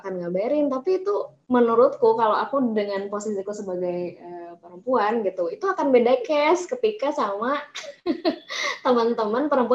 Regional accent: West Java, Indonesia; aku asli Jawa Barat

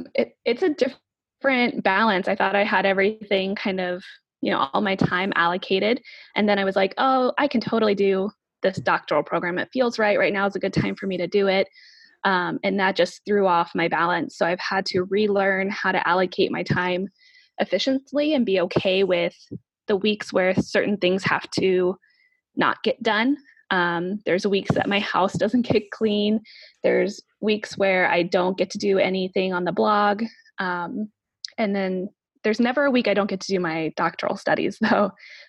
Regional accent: Kansas City, Missouri, United States; also born or lived in Chicago, United States; I am a speech pathologist. I grew up in Kansas City, Missouri, and then I went to school at Missouri State, which is in Springfield, Missouri

